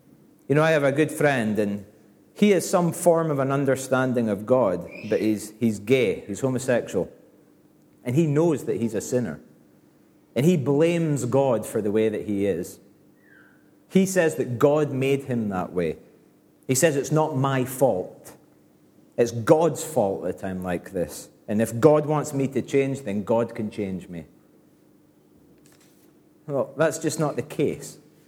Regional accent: Scotland, United Kingdom; Now, being a Scot and fiercely patriotic, our national bard is Robbie Burns.

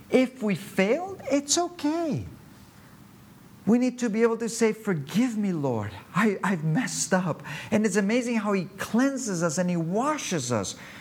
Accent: Cala Rajada, Balearic Islands, Spain; English is a second language; I'm from Cala Rajada. I was working there in bars

